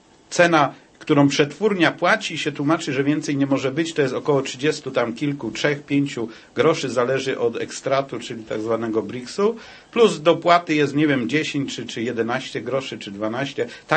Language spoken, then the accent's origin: Polish; Greater Poland Voivodeship, Poland; No tragedia jest, jestem tam z okolic Pudliszek, z pomidorami.